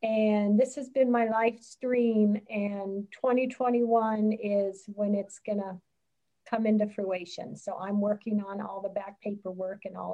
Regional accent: Centralia, Washington, United States; I am beginning the process of my life's dream to the 8 acres where I grew up in Centralia, Washington.

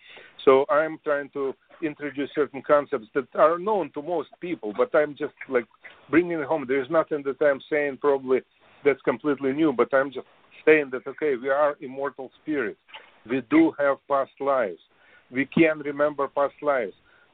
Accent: Russia; English is a second language; moved away; I came from Russia originally.

